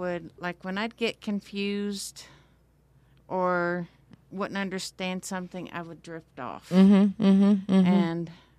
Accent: Middletown, Ohio, United States; I grew up in Middletown, Ohio.

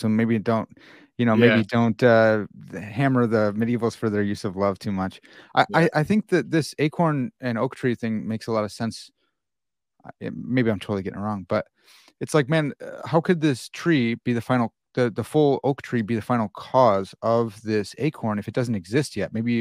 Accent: United States; I don't speak French, so I don't try to do it. I'm an American swine.

